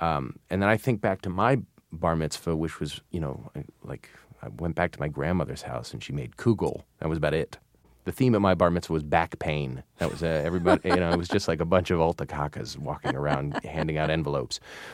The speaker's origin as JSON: {"language": "English", "region": "New Jersey", "country": "United States", "tie": "born there", "also_born_or_lived": "New York / Kansas / California", "said": "And I was born in New Jersey, and we moved around a lot because he just kept getting transferred."}